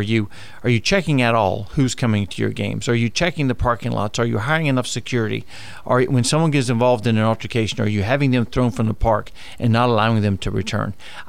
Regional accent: the South, United States; We're from the South, and we love our football.

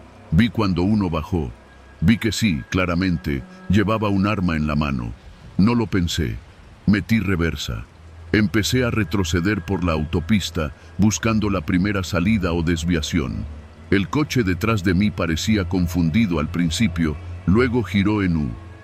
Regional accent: San Pedro Sula, Cortés, Honduras; tengo 29 años y soy originario de San Pedro Sula, Honduras.

